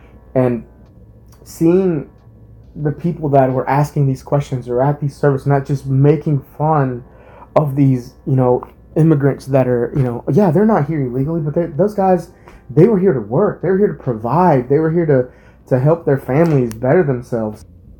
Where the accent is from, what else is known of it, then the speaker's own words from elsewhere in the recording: Atlanta, Georgia, United States; I'm from Atlanta, Georgia. I'm not from anywhere. I'm from Atlanta, Georgia. I'm an American.